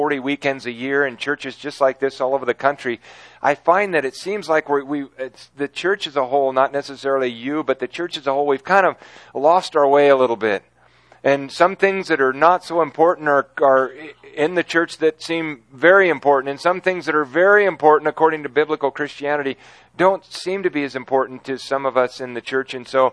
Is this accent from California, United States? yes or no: yes; California, United States; moved away as an adult; now in Carrollton, United States; I'm from California, not Texas, so I'm from the land of fruits and nuts. And about 17 years ago, the Lord called my wife, Debbie, and I to Carrollton, Texas.